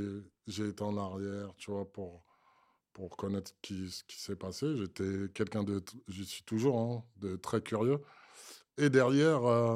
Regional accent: Blanc-Mesnil, Île-de-France, France; Blanc-Ménil, 93.

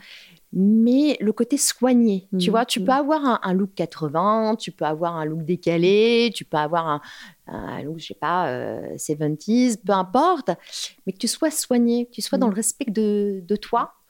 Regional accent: Paris, Île-de-France, France; Alors maintenant, je le fais plus parce que j'ai envie d'être confortable et je suis une Parisienne, donc je cours beaucoup.

